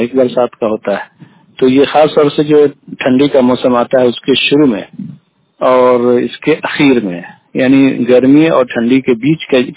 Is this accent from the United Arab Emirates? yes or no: no; Nanpur, Bihar, India; میں نانپور بلاک سے تعلق رکھتا ہوں۔